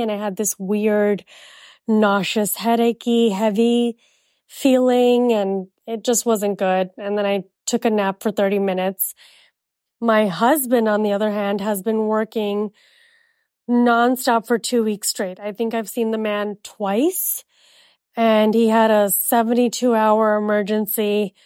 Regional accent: Jakarta, Indonesia; also born or lived in India; I was born in India and I was raised in Jakarta, Indonesia. We're very British at home, meaning my upbringing was very British and I went to a British school.

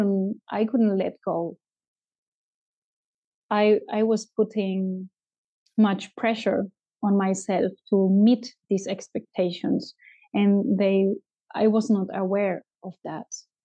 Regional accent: Spain; English is a second language; now in Germany; I live in North Germany since a lot of years. I come originally from Spain

